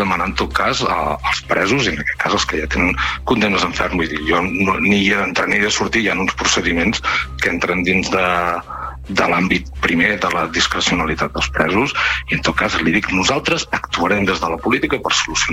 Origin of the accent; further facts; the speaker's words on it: Palamós, Catalonia, Spain; jo soc de Palamós i no penso renunciar a una oportunitat com aquesta pel meu poble